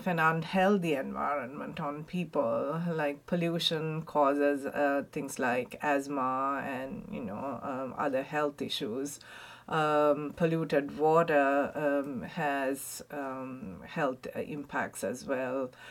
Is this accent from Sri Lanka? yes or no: yes; Sri Lanka; So I'm originally from Sri Lanka.